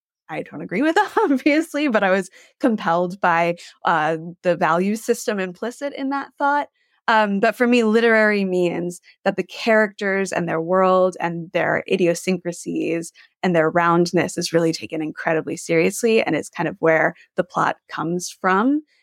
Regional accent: Texas, United States; I grew up on the Gulf Coast of Texas as a child.

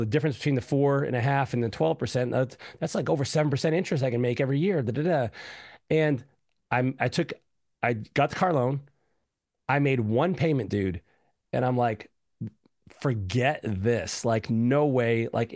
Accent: Raleigh, North Carolina, United States; We have an upcoming business builder workshop in Raleigh, North Carolina, my hometown, from November 13th to the 15th.

